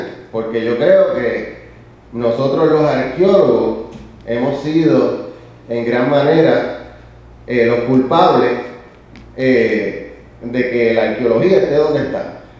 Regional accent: Río Piedras, Puerto Rico; yo soy nacido y criado en Río Piedra. De hecho, hoy, ahora que me mudé para allá, es la primera vez que vivo en una casa. Yo siempre había vivido en edificios.

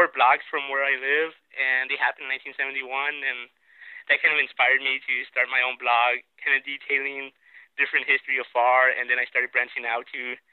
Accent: Pharr, Texas, United States; I'm from Far Texas, and I guess I've lived here most of my life

